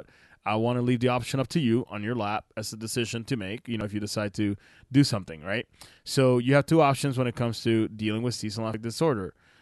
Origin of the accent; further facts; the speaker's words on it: Puerto Rico; I am originally from Puerto Rico. I'm Puerto Rican and Dominican. I grew up in the islands, you know, sunny like every day of the week